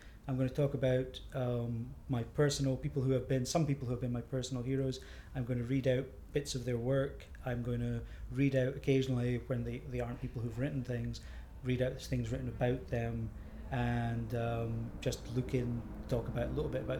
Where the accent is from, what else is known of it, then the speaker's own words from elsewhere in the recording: Aberdeen, Scotland, United Kingdom; also born or lived in United States; I grew up in Aberdeen. Yeah, I actually, I grew up in Aberdeen. I went to university in Aberdeen. I actually did my postgraduate degree in Aberdeen, but I have been away from Aberdeen for a while doing various things. I worked in America for a bit.